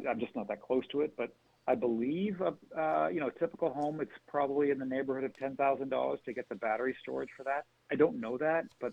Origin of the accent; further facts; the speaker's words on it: Canada; now in Boston, United States; I'm in Boston, as I mentioned before, originally I'm from Canada.